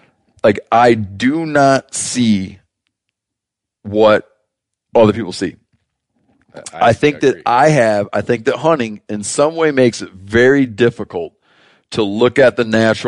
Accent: Michigan, United States; So I grew up trapping in Michigan.

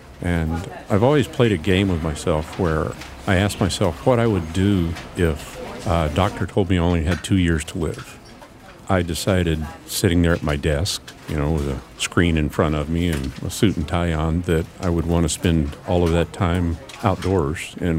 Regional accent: Anchorage, Alaska, United States; born or raised there

